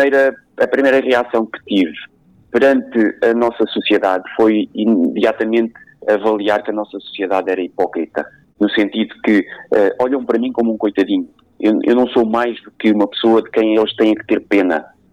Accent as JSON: {"language": "Portuguese", "town": "Cascais", "region": "Lisbon", "country": "Portugal", "tie": "born or raised there", "moved": "yes", "lives_now": "Portimão, Portugal", "said": "Porque eu era de Cascais. Eu não nasci em Portimão, não sou portimonense, vivo em Portimão já há 17 anos, mas eu sou nascido e criado em Cascais."}